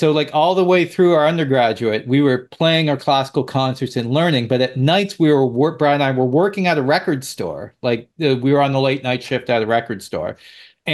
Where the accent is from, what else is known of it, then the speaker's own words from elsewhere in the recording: Canada; up in Toronto, we're both Canadian